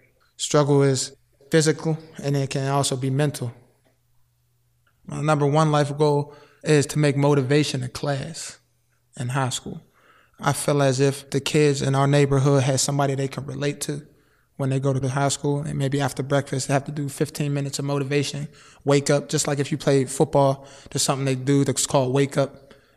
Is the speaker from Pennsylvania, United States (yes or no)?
yes; Wilkinsburg, Pennsylvania, United States; It was a good childhood. I'm from Wilkinsburg, born and raised.